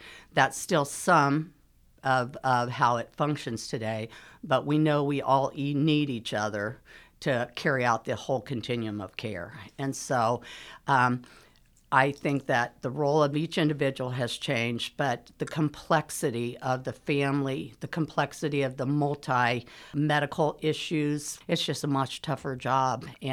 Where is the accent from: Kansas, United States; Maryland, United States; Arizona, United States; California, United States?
Kansas, United States; Topeka; I was born and raised in Topeka.